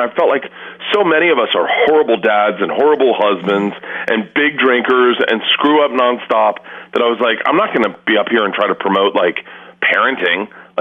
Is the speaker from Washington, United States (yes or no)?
no; Florida, United States; I grew up in Florida, so there's always that broken part of me where I go, sunsets are awesome, but sunsets with a cocktail are 10 times better.